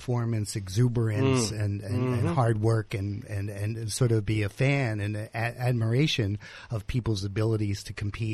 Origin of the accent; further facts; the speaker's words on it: Philadelphia, Pennsylvania, United States; I'm from Philadelphia. So the Eagles won this year.